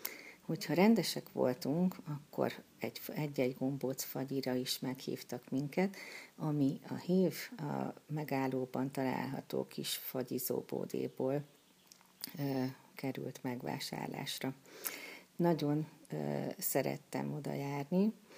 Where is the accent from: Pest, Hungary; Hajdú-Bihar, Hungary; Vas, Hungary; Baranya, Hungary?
Pest, Hungary; Gödöllő; Hát valóban 54 évvel ezelőtt születtem Gödöllőn, az Ady Endesitányi szülőotthonban.